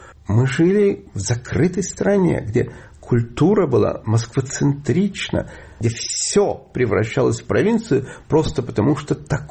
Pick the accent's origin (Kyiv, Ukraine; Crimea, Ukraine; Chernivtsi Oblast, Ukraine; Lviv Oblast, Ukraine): Chernivtsi Oblast, Ukraine; Chernivtsi; Знаете, я вырос в Черновцах.